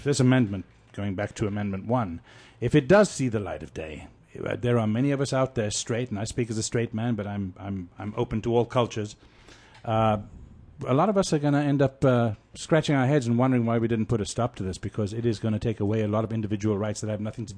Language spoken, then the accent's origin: English; South Africa; as a child growing up in South Africa, the bullying thing was common.